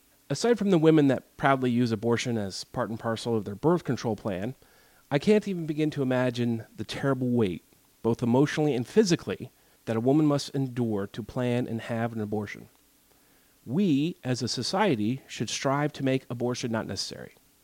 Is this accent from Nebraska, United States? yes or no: no; Texas, United States; In fact, a handful of states had trigger laws on the books, such as my home state of Texas.